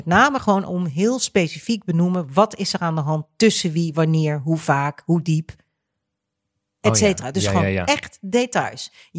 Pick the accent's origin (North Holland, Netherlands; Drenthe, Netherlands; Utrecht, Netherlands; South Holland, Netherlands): South Holland, Netherlands; Delft; born there; ik ben geboren in Delft. Mijn ouders zijn geboren in Paramaribo. Dat ligt in Suriname.